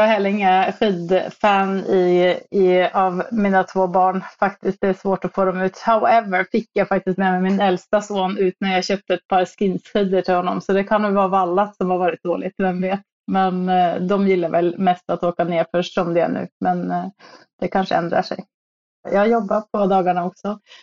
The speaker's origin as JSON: {"language": "Swedish", "country": "Norway", "lives_now": "Stockholm, Sweden", "said": "Alltså, jag kom ju från Norge, så jag var väl på skidor från jag var tre."}